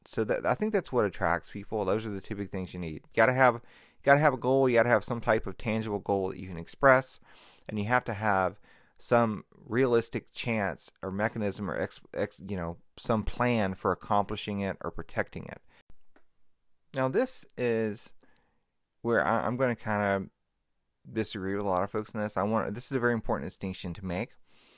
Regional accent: Mississippi, United States; Like, I'm originally from Mississippi, from rural Mississippi. My county had like 12,000 people in it, total, the whole county.

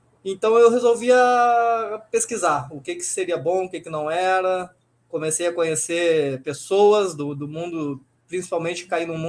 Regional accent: Porto Alegre, Rio Grande do Sul, Brazil; uma Associação Atlética do Banco do Brasil, que foi onde eu me criei em Porto Alegre, lá dentro.

